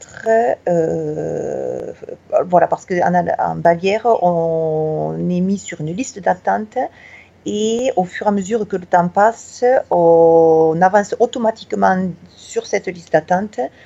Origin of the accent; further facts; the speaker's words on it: Occitanie, France; Donc moi, je suis originaire du Tarn, du sud-ouest de la France. J'ai gardé mon accent comme vous pouvez le reconnaître. J'avais appris l'anglais en première langue, l'allemand seulement en seconde langue